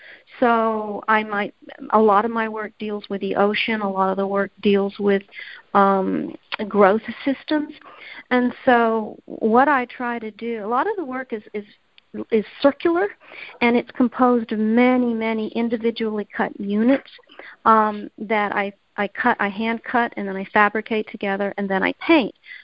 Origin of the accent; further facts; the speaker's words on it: Canada; I'm Canadian, and I'm from a family that is both science and art